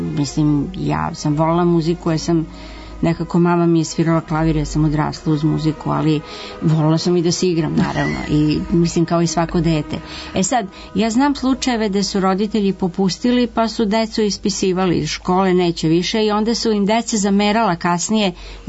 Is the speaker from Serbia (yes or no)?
no; Russia; Serbian is a second language; ja mislim da je to i kod nas u Rusiji, u Evropi je dosta taj trend, naročito u istočnoj Evropi bio